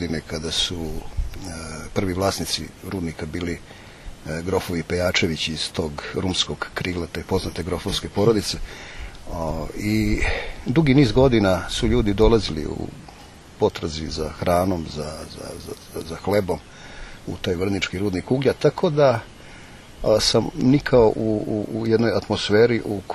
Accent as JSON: {"language": "Serbian", "town": "Vrdnik", "region": "Vojvodina", "country": "Serbia", "tie": "born there", "said": "Rođen sam u Vrdniku na Fruškoj gori, u rudarskom naselju Nova kolonija"}